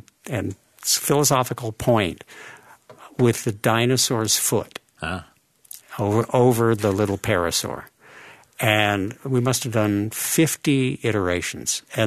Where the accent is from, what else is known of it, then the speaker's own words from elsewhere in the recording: Los Angeles, California, United States; Yeah, I grew up in the Valley. Mm. I'm a Valley kid.